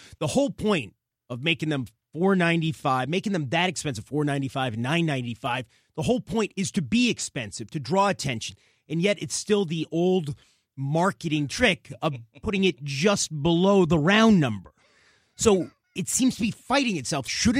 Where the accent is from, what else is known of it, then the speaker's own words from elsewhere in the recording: New York, United States; Well, I'm from New York.